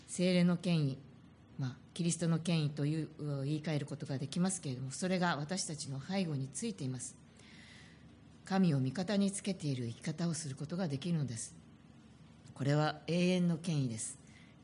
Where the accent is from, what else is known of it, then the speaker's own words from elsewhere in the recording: Kanagawa, Japan; 私は神奈川県出身なんですけれども、まあ鎌倉に割と近いところの出身なんですけれども